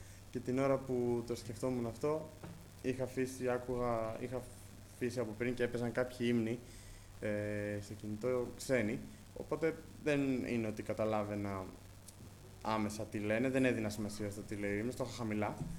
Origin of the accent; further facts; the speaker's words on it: Artemida, Attica, Greece; also born or lived in Athens; Έχω γεννηθεί στην Αθήνα. Ευχαριστώ τον Κύριο γιατί γεννήθηκα από πιστούς γονείς. Από μικρό παιδί μεγάλωσα στην Εκκλησία, εκεί στην Αρτέμιδα.